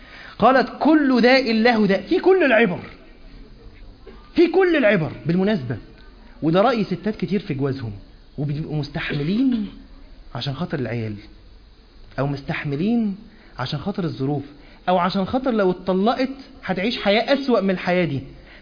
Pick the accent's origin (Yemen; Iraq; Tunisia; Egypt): Egypt